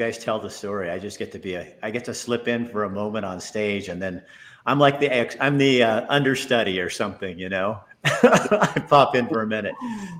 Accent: Oregon, United States; I'm a guy from Oregon.

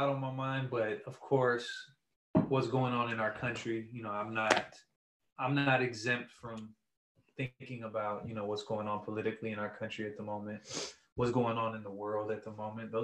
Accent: Los Angeles, California, United States; My story is I'm a creative artist, born and raised in Los Angeles. Both my parents were immigrants to this country. You know, my mom came from Brazil and my dad came from Iran.

